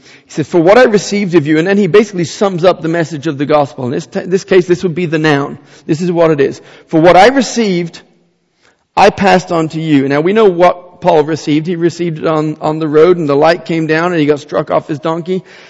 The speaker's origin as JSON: {"language": "English", "region": "England", "country": "United Kingdom", "tie": "born or raised there", "said": "When I grew up in England, my parents and I and my family went to a small church of probably about 40 people. It was a church called Bethel."}